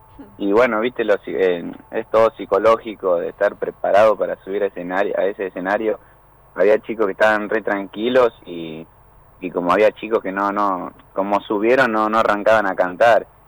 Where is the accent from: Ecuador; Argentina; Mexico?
Argentina; Brinkmann, Córdoba; soy de Brinkman, provincia de Córdoba.